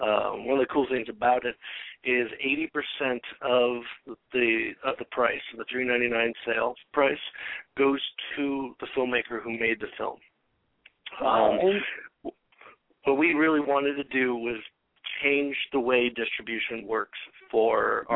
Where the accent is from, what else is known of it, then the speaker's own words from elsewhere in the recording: Ann Arbor, Michigan, United States; now in Flint, United States; Flint, Michigan now. I'm seeing you on Facebook, man. Yeah, I'm from Ann Arbor.